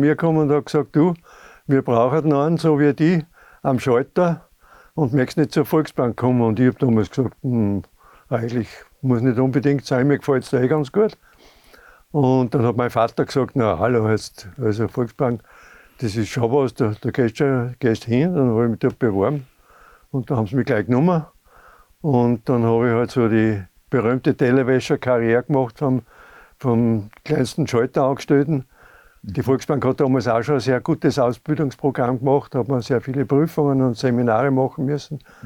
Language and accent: German; Bad Aussee, Styria, Austria; Und dann hat die Dame gesagt, na, wo kommst denn du her? Birschel, so quasi nicht. Habe ich gesagt, aus Bad Aussee.